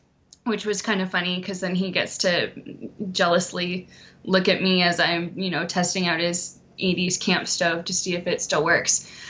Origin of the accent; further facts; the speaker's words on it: Washington, United States; So I grew up here in Washington State, and my parents were big on camping.